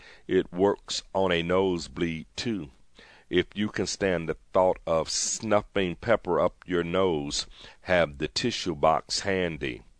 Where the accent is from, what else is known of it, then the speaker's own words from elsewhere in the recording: Buffalo, New York, United States; Granted, I grew up in Buffalo, New York, known for its snowfall.